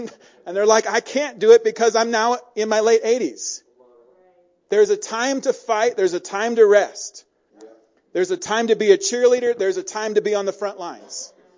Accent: Mammoth Lakes, California, United States; also born or lived in Crowley Lake; And I'm just from Crowley. I'm just from Mammoth. I'm just from the Eastern Sierras, right?

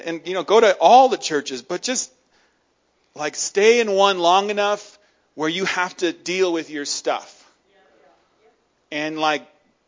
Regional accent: Mammoth Lakes, California, United States; Because I grew up in Mammoth.

